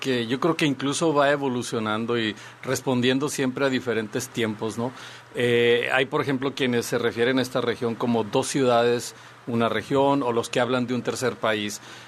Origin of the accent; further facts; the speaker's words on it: Torreón, Coahuila, Mexico; moved away as an adult; also born or lived in Mexico City; now in Tijuana, Mexico; yo soy originario de Torreón. Uh-huh. Y después de ahí fui a estudiar la universidad en la Ciudad de México. Y que ya regresé acá a Tijuana de pura vacación. Y me encantó, dije, esto está padrísimo. Y pues compré ropa y me quedé y encontré trabajo.